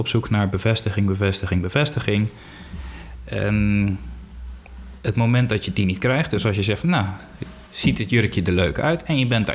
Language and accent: Dutch; Curaçao; born there; Ja, maar ik ben geboren op Curaçao, dat kenden we daar niet.